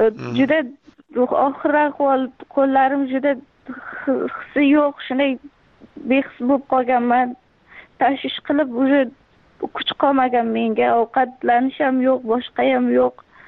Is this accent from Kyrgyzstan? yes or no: no; Surxondaryo Region, Uzbekistan; also born or lived in Mazar-i-Sharif, Afghanistan; Mazori Sharif viloyatida tug'ilib, 1 yoshimda bo'lganimda dadamning ishlari shaqa bo'lganlar. Surxondaryoda. Shaqa maktabni bitirdim